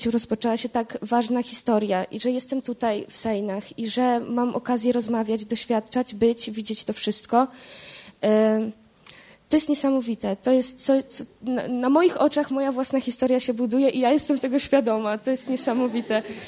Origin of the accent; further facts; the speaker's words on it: Radom, Masovian Voivodeship, Poland; że ja jestem z Radomia, tak? I że to, że jestem z Radomia, bardzo wiele dla mnie znaczy.